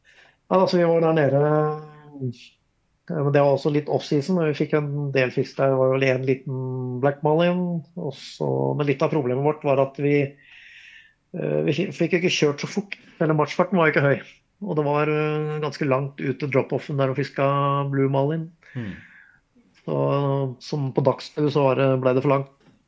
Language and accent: Norwegian; Akershus, Norway; en brei sjø, omtrent som hjemme på Vorma